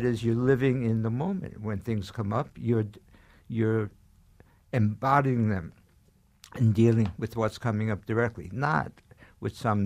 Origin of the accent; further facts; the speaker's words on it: New York City, New York, United States; born there; Well, I'm of Jewish heritage. I was born in Brooklyn